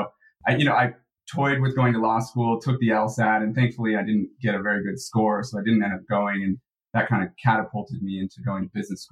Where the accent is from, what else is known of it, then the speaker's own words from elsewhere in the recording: Los Angeles, California, United States; Yeah, one of the proud few born and raised in LA, not a transplant. I grew up in the Valley, which is about 20 minutes from the city center.